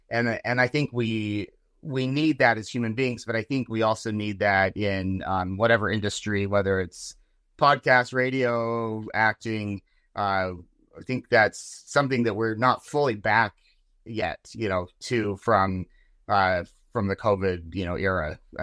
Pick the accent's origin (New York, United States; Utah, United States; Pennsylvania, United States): Utah, United States; I grew up in Utah, so Utah Jazz.